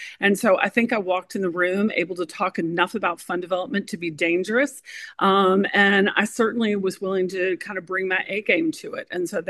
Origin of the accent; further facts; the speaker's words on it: Chattanooga, Tennessee, United States; moved away; Now, my mother could have killed me to move to North Carolina because Chattanooga as my hometown meant my whole family was there.